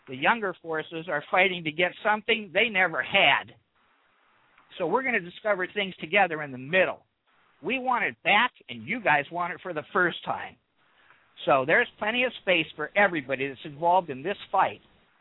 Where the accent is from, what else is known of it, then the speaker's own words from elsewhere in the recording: Berkeley, California, United States; hey, I'm from Berkeley. Okay, I'm a Berkeley 64.